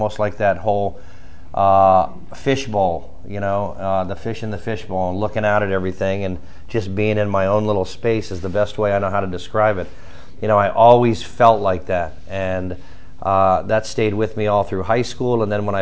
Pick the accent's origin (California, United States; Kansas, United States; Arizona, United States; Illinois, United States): Illinois, United States; Chicago; born there; I was born in Chicago to a Catholic family of four brothers and sisters, two older brothers, two younger sisters.